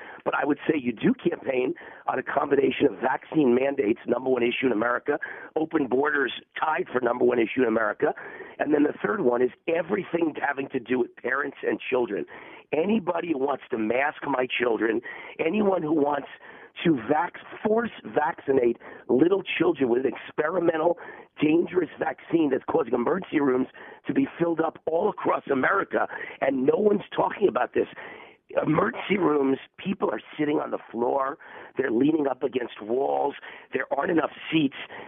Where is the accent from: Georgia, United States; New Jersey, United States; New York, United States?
New York, United States; I mean, I happen to like his style. I'm from New York. I get why you wouldn't if you're like calm and nice and Midwestern.